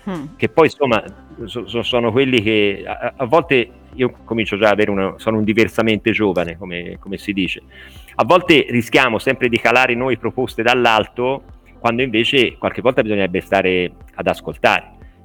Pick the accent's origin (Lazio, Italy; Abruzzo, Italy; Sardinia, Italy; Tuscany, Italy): Tuscany, Italy; Poi è evidente, siamo toscani, non saremo mai tutti d'accordo su questo